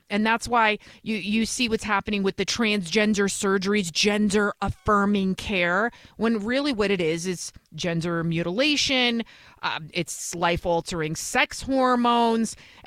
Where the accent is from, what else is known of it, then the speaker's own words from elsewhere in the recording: Bronx, New York, United States; also born or lived in Yonkers, United States; I'm originally from the Bronx. And then when I was about 14, 15 years old, we moved to Yonkers, which is like a suburb of New York City.